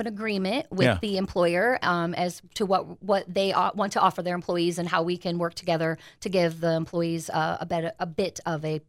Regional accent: Galesburg, Illinois, United States; I am. I am born and raised in Galesburg.

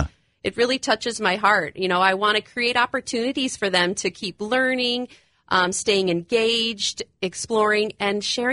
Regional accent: Washington, Illinois, United States; Well, I am from Washington, Illinois.

